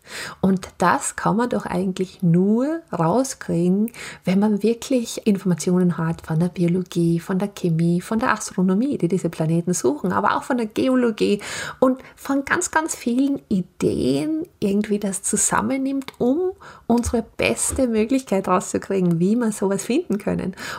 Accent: Kuchl, Salzburg, Austria; ich bin aus Kuchl, einem kleinen Ort in Salzburg

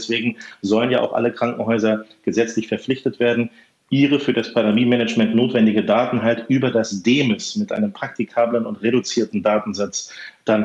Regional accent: Braunschweig, Lower Saxony, Germany; ich komme jetzt aus dem Land Niedersachsen, komme auch aus Braunschweig.

